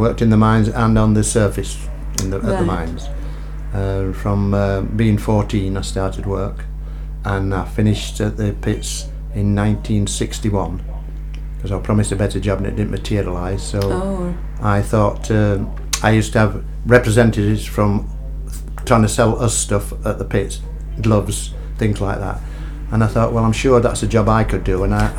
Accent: Grimthorpe, Yorkshire and the Humber, United Kingdom; I was born in Grimthorpe near Barnsley, which is a mining village, and I lived there. All my single life, and then I got married while we lived there.

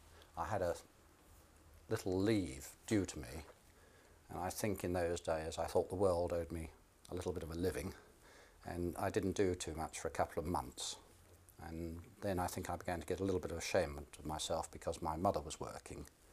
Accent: London, United Kingdom; born there; I was born in London, 1929.

